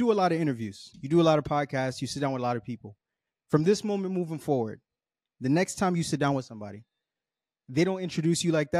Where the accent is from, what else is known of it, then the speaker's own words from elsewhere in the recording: Haiti; Yeah, of course. I'm Haitian.